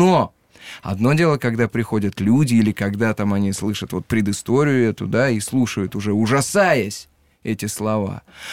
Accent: Penza, Penza Oblast, Russia; Я из Пензы

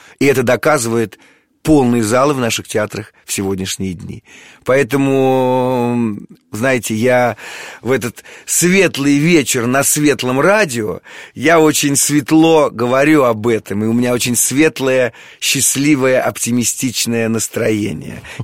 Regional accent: Moscow, Russia; Но я родился в Москве, я коренной москвич.

